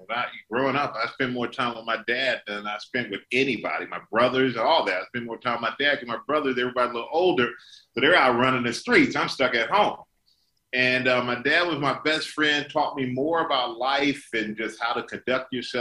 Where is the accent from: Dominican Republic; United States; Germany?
Germany; We're in Germany. I'm growing up in Germany. My dad's in the Army.